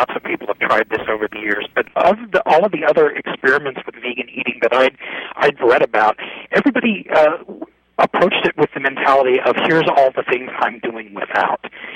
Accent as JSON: {"language": "English", "town": "Kansas City", "region": "Missouri", "country": "United States", "tie": "born or raised there", "said": "I grew up in Kansas City in the 1970s, and it was a very meat-centric town."}